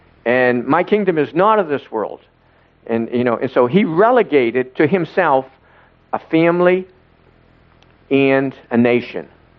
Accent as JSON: {"language": "English", "town": "Boston", "region": "Massachusetts", "country": "United States", "said": "I'm from Boston, but I have to look it up."}